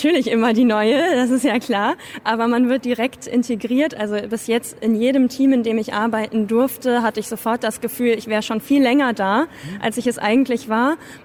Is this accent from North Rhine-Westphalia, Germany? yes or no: no; Lower Saxony, Germany; Nee, also ich komme tatsächlich nicht aus Wolfsburg. Es war für mich trotzdem naheliegend, weil ich komme schon aus der Region